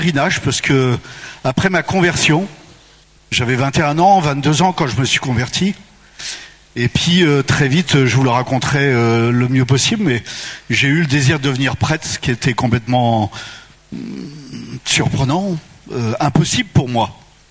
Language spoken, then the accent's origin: French; Pays de la Loire, France; born there; je suis né en 1950, en France, dans la région de Nantes.